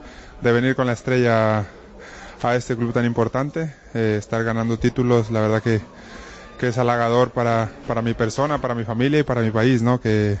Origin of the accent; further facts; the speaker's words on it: Mexico; La verdad que siendo mexicano admiro a cualquier deportista que está fuera del país.